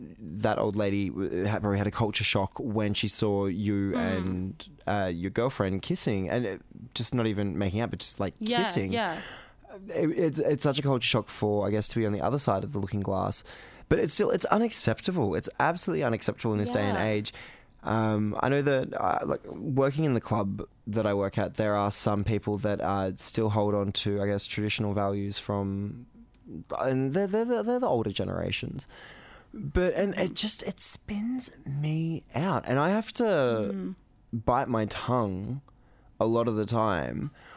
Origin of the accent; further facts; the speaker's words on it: Narang, Australia; So I'm from Narang on the coast